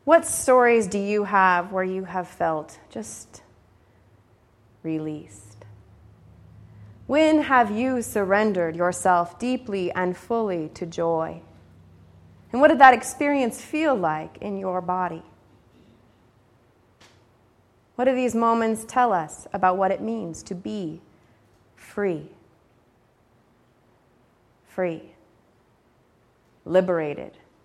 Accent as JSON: {"language": "English", "region": "Washington", "country": "United States", "tie": "born or raised there", "said": "I had set foot in precisely four other states outside of my home state of Washington"}